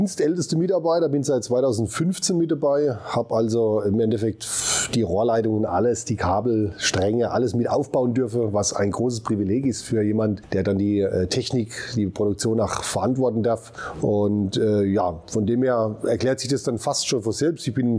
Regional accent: Ammerbach, Germany; ich bin gebürtig aus der Region, aus Ammerbach, nicht weit von hier.

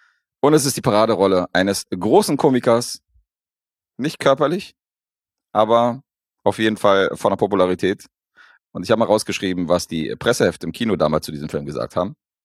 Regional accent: Berlin, Germany; ich bin in Wedding groß geworden.

